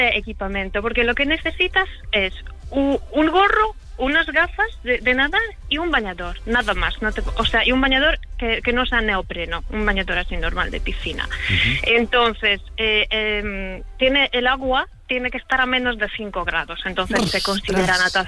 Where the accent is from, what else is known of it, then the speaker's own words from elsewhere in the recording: Poland; Spanish is a second language; No, yo soy polaca.